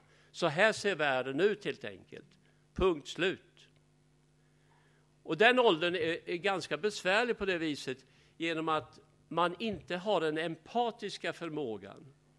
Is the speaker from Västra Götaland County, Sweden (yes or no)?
no; Skåne, Sweden; Jag växte upp i Skåne